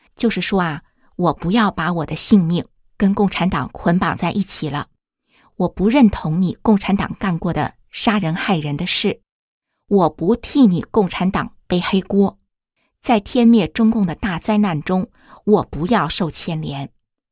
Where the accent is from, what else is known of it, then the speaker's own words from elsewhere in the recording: China; 因为我们中国人几乎人人都发过一个毒誓